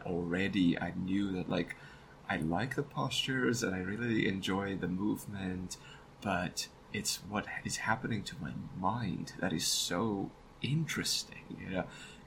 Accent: South Africa; But I was born in South Africa, pre-end of apartheid South Africa. And that, you know, that has an impact on a person. But the majority of my life, I lived in post-apartheid South Africa.

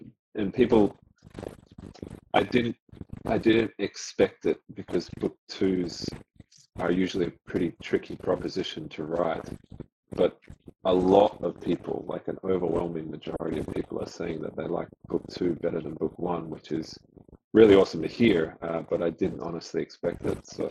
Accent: Australia; we did kind of four stops around my home country first to make sure Australian readers got like a world exclusive.

